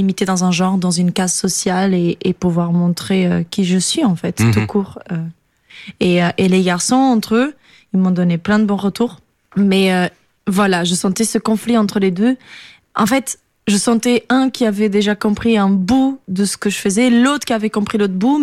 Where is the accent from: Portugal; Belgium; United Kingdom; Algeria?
Portugal; now in France; quand je suis partie du Portugal, je venais avec une idée de recommencer une vie en France